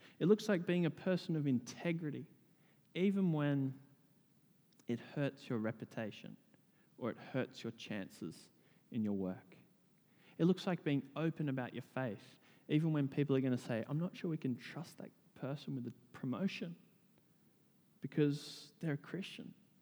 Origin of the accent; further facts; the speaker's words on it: Blue Mountains, New South Wales, Australia; now in Sydney, Australia; they decided to move from the community that I grew up in the Blue Mountains, very comfortable community, to a relatively disadvantaged community in the southwest of Sydney.